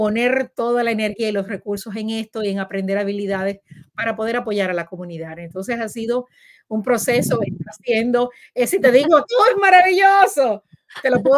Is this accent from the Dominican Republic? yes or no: yes; Dominican Republic; para mí como latina y como dominicana